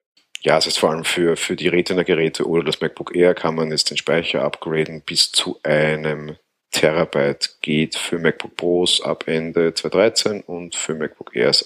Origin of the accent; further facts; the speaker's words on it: Austria; gerade als Österreicher muss ich mich sonst auch auf Premium Reseller verlassen.